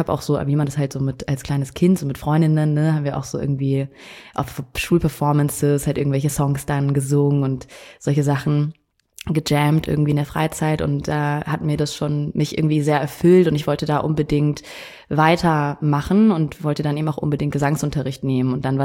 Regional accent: Munich, Bavaria, Germany; also ich bin ja in München aufgewachsen.

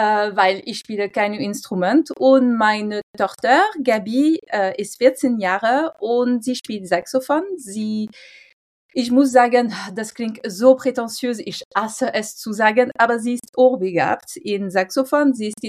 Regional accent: France; German is a second language; und ich bin Französin.

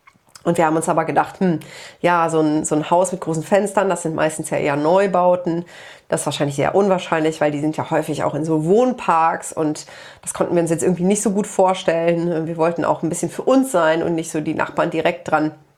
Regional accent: Aachen, North Rhine-Westphalia, Germany; moved away as an adult; ich bin ja vor knapp 3 Jahren mittlerweile hierher gezogen zu Nadine. Ich habe meine Heimat verlassen. Ich komme ja eigentlich aus Aachen und lebe jetzt hier mit Nadine in einem kleinen Dorf in Brandenburg.

